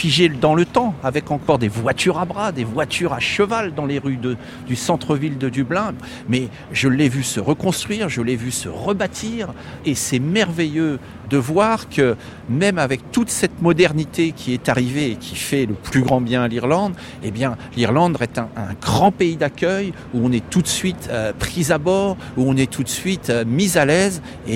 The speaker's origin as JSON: {"language": "French", "country": "France", "moved": "yes", "lives_now": "Ireland", "said": "Moi, je sais que dès que je dis que je suis français, eh bien, les yeux pétillent."}